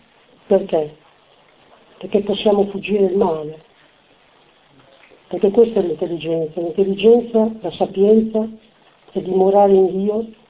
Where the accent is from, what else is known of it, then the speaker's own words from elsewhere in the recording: Formigine, Emilia-Romagna, Italy; now in Ferrara, Italy; Io vengo da Formigine, oggi sono a Ferrara.